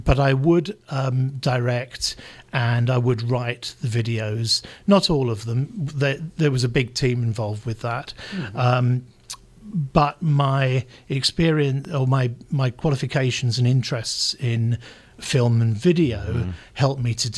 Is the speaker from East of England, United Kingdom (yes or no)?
no; London, United Kingdom; I'm from London, but I wasn't from the middle of London where everything happens. I was, you know, I was born and brought up in the suburbs. I lived in a different suburb.